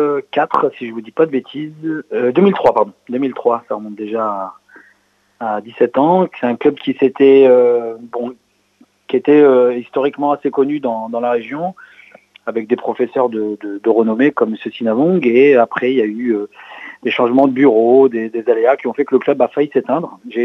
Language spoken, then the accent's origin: French; Gaillon, Normandy, France; parce que moi je suis issu aussi d'une petite ville, hein, j'ai grandi à Gaillon.